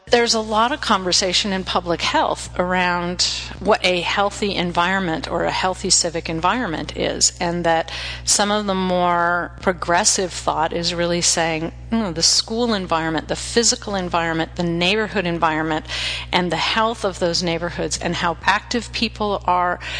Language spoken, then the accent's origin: English; Portland, Oregon, United States; I grew up in Portland and spent a number of summers at summer camp on the Oregon coast lying on rocks looking in tide pools.